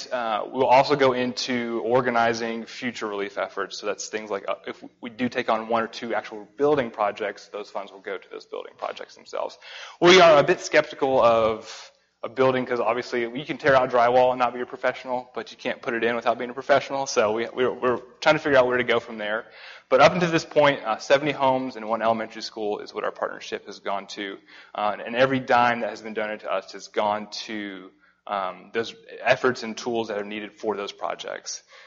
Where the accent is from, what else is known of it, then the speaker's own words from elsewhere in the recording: Tennessee, United States; accent: southern twang; now in Texas, United States; I'm from Texas, but originally from Tennessee, so my southern twang is a little much when I get past the Mason-Dixon line.